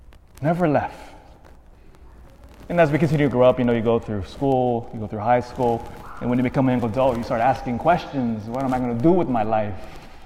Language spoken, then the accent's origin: English; Sacramento, California, United States; was my pastor as a little kid growing up in South Sacramento at St. Charles Borromeo.